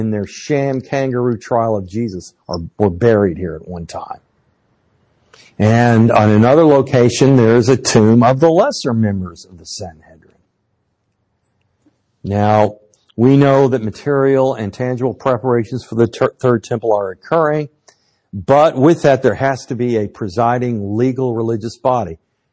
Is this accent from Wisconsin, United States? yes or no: no; Dallas, Texas, United States; When I told Delek I was from Dallas, Texas